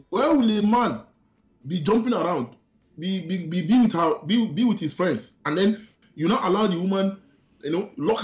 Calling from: Gambia; I'm calling from Gambia.

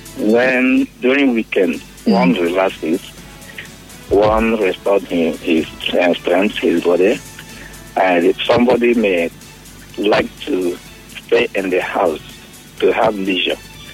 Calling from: Melbourne, Victoria, Australia; I'm calling from Melbourne.

